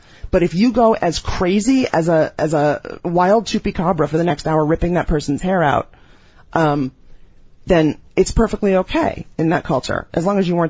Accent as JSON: {"language": "English", "town": "Bronx", "region": "New York", "country": "United States", "tie": "born or raised there", "said": "I grew up in the Bronx, but why not?"}